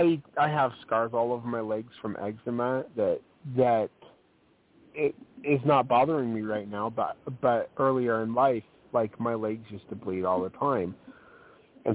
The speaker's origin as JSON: {"language": "English", "region": "Scotland", "country": "United Kingdom", "said": "And the Scottish know it. And I know it. I'm Scottish."}